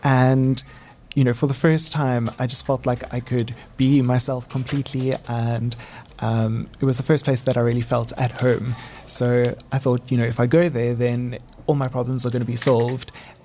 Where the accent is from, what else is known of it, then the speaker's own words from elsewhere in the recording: Melkbosstrand, Western Cape, South Africa; I grew up in Melkbosstrand. It's a small village on the west coast. So everyone kind of knew everyone because it was so small. And it was a very safe place to grow up, but very quiet.